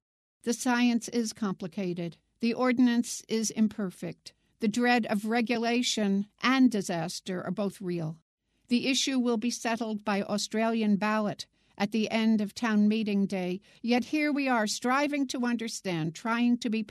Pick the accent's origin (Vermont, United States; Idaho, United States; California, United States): Vermont, United States; Guilford; Recently, I joined the select board of Guilford, my hometown, for half a century.